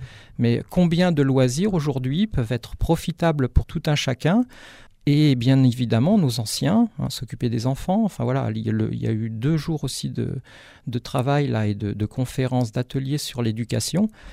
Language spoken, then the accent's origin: French; Gap, Provence-Alpes-Côte d'Azur, France; puisque je suis de Gap, moi, en fait